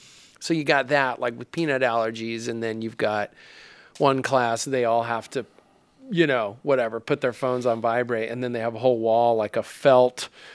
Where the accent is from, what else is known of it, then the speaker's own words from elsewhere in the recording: Las Cruces, New Mexico, United States; I grew up in Las Cruces, and in my when it was a junior high, not middle school, Alameda Junior High, it was like Fort Apache, the Bronx.